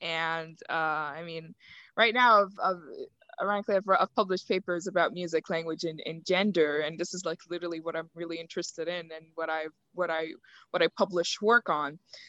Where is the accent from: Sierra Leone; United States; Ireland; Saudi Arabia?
Saudi Arabia; Riyadh, Riyadh Province; also born or lived in Kuwait; now in Sharjah, United Arab Emirates; So I'm actually Egyptian. I was born in Kuwait, raised in Saudi, Riyadh to be very specific. And then I moved to Sharjah, UAE. Growing up in Riyadh was such a such a humbling experience, honestly, because it's a very communal country